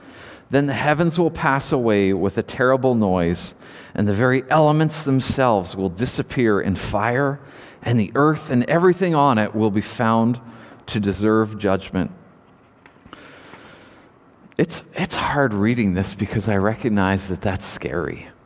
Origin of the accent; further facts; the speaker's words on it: Nanaimo, British Columbia, Canada; this international crew in port in Nanaimo in my hometown